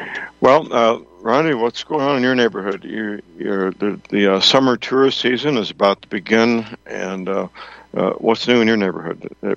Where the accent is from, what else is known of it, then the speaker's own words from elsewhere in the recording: St. Louis, Missouri, United States; Well, Anheuser-Busch, which is based out of my hometown, St. Louis, is now called Transheuser-Busch.